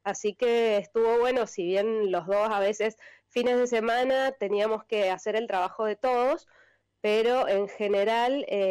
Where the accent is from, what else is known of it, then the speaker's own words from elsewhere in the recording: Mendoza, Argentina; Yo soy de Mendoza